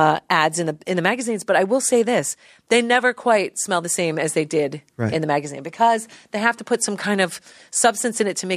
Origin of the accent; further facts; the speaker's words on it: New Jersey, United States; Because growing up in New Jersey, it was huge.